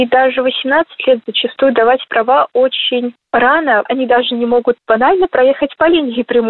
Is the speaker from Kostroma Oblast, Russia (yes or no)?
yes; Kostroma, Kostroma Oblast, Russia; я из Костромы, мне 16 лет.